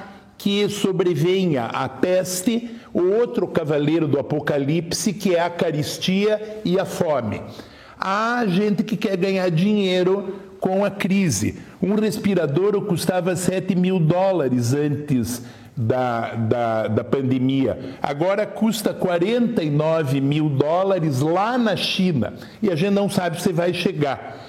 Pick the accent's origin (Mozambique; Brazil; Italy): Italy; Eu sou italiano, eu tenho ânima e core, alma e coração.